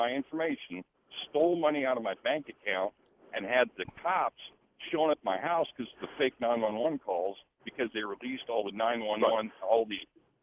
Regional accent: Des Moines, Iowa, United States; I'm a trucker. I'm from Des Moines.

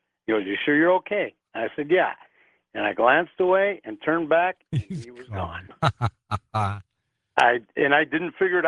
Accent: La Puente, California, United States; I grew up in La Puente, California. And we used to go to Huntington Beach every summer.

